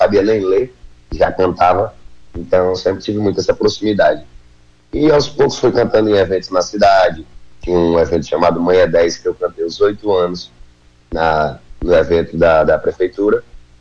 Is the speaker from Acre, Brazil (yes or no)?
yes; Sena Madureira, Acre, Brazil; sou lá de Serra Madureira. E é sempre muito um prazer falar com todos os meus conterrâneos, a galera do Acre